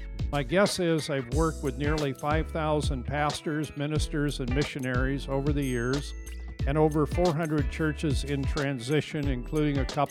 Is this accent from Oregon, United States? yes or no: yes; Oregon, United States; I grew up on the Oregon coast. I tell people I was a motel kid, even though my parents owned the motel